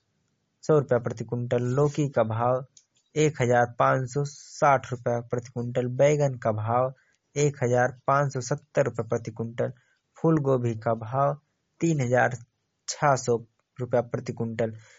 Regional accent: Ambedkar Nagar, Uttar Pradesh, India; मैं स्वयं कन्नौजी अंबेडकर नगर का रहने वाला हूँ।

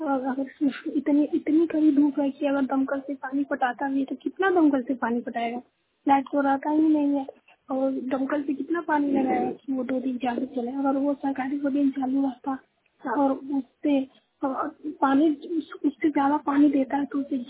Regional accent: Sohajpur, India; सोहाजपुर पंचायत से सोहाजपुर गांव से बोल रही हूँ।

